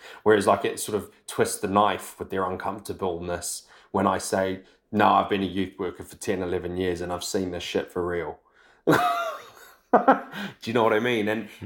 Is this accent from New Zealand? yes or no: yes; New Zealand; And I'm from New Zealand